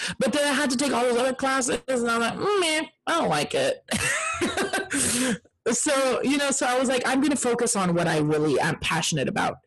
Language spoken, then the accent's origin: English; San Antonio, Texas, United States; it was in season 12 when they did auditions in San Antonio. I said, I'm only going to audition if they do auditions in my hometown again.